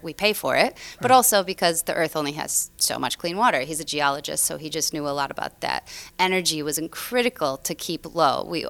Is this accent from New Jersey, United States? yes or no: no; Grand Rapids, Michigan, United States; I mean, I grew up in Grand Rapids and just north where we have a PFAS situation.